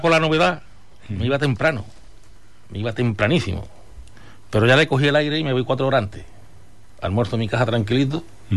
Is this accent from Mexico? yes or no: no; Huelva, Andalusia, Spain; Somos de Huelva